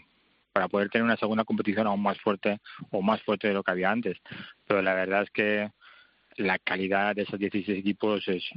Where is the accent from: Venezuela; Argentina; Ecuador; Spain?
Spain; como buen español